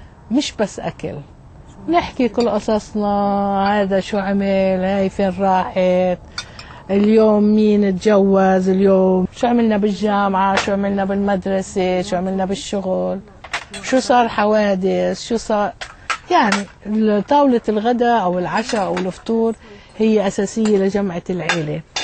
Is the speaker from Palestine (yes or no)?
yes; Palestine; هدول اللي نحن كفلسطينيين عم نجرب نحافظ على شجرهم